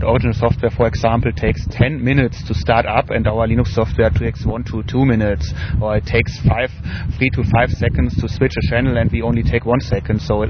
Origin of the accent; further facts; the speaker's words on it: Germany; English is a second language; from Germany.